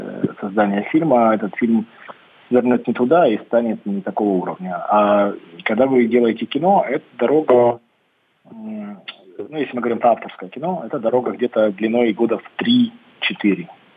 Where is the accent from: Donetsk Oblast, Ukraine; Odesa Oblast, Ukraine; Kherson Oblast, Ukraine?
Donetsk Oblast, Ukraine; Donetsk; я сам родом из Донецка